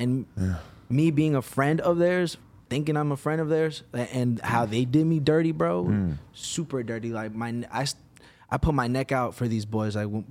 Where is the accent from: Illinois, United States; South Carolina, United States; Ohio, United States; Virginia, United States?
Virginia, United States; now in Los Angeles, United States; Originally Virginia. I moved to LA in 2018.